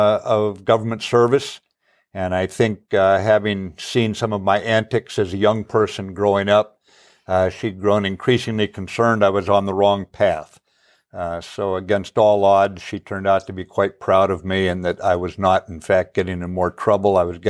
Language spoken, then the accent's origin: English; Pacific Northwest, United States; And I thoroughly enjoyed growing up in the Pacific Northwest with all it had to offer, yes.